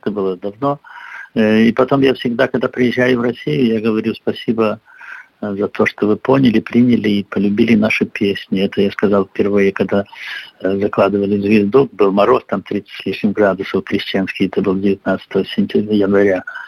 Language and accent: Russian; Gomel, Gomel Region, Belarus; мы провинциалы, мы из Гомеля